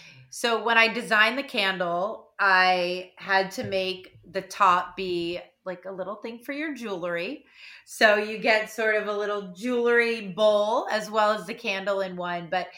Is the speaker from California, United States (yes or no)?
yes; Malibu, California, United States; I grew up in Malibu. I grew up on the beach.